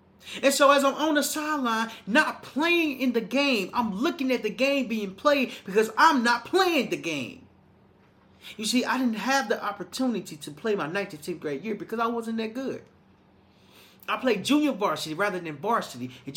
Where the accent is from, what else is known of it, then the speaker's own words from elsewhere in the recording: Little Rock, Arkansas, United States; because my hometown in Little Rock, Arkansas, we went to a place called Fayetteville, Arkansas.